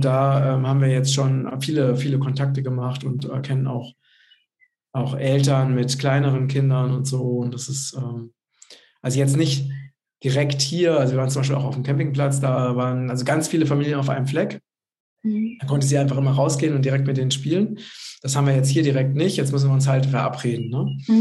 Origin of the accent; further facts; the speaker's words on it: Hesse, Germany; Ist halt nicht pinkeln, so wie wir bei uns in Hessen, sondern pullern heißt es dann.